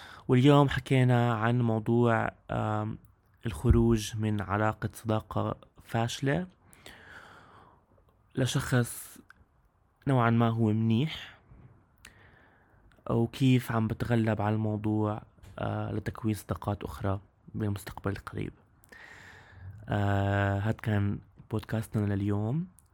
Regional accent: Amman, Amman Governorate, Jordan; كيف انا شاب من عمان عم بصارع فكره تكوين العلاقات والصداقات مع الناس هون

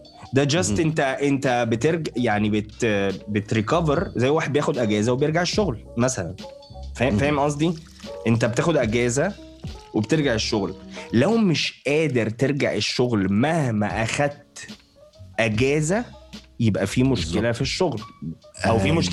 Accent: Syria; انا طبعا انا سوري

